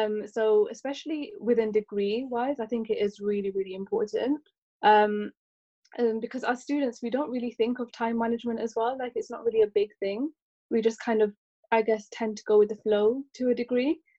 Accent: Leicester, East Midlands, United Kingdom; So I'm from Leicester, which is a town that's not too far away from Birmingham.

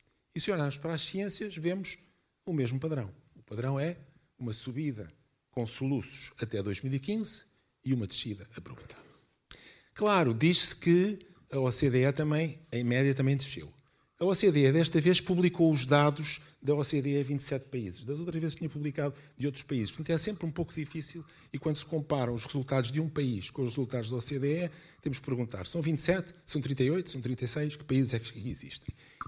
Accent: Portugal; nós que somos portugueses

